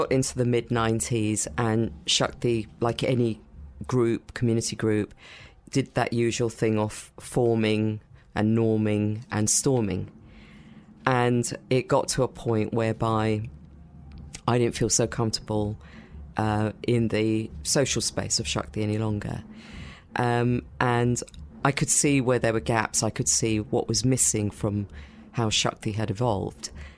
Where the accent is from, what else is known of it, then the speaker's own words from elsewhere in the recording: United Kingdom; born there; which felt completely natural for me as a British-born Indian.